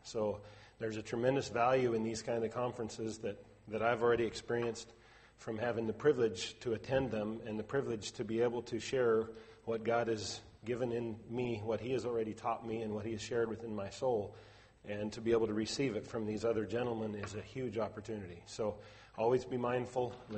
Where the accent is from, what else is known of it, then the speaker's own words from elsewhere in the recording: Kalispell, Montana, United States; from Kalispell, Montana.